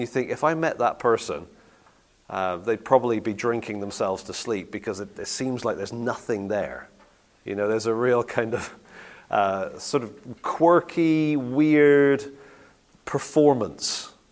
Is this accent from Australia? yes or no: no; Italy; also born or lived in England; I grew up partly in Italy and partly in England